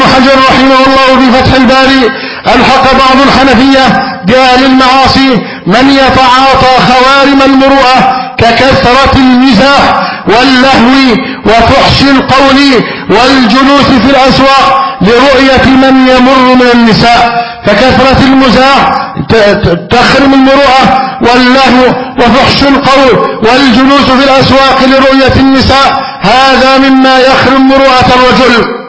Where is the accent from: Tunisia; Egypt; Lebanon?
Egypt; بلدنا مصر